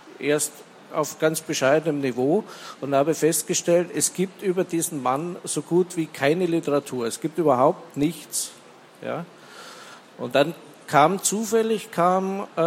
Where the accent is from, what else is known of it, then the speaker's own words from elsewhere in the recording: Munich, Bavaria, Germany; nachdem ich als Münchner die ganze Geschichte des Monumentaltheaters von München kenne